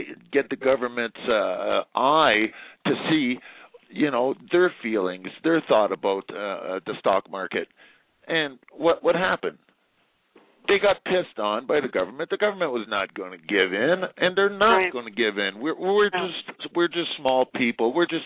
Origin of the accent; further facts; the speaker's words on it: Canada; I'm a Canadian. I don't give a fuck about Obama.